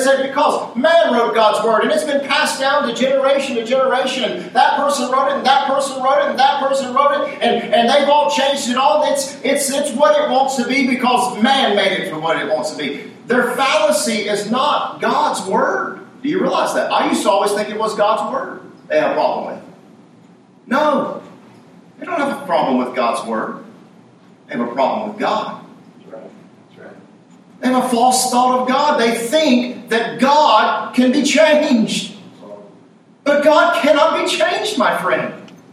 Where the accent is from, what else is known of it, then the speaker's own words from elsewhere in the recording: United States; I got myself. I'm an American. I can do it.